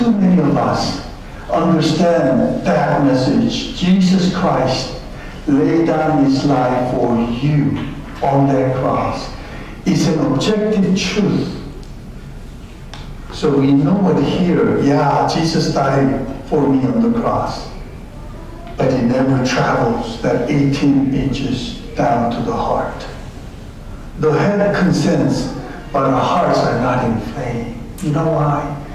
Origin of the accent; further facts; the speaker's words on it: South Korea; I'm from Korea